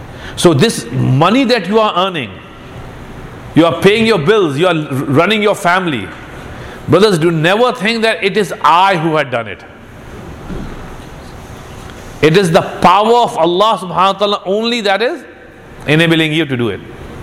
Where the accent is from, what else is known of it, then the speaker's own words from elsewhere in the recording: India; he was growing up in Qatar, I was growing up in India.